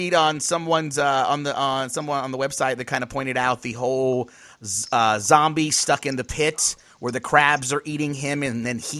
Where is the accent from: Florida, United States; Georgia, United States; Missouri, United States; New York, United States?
Florida, United States; Miami; Like, I'm from Miami. I'm so cool. 305.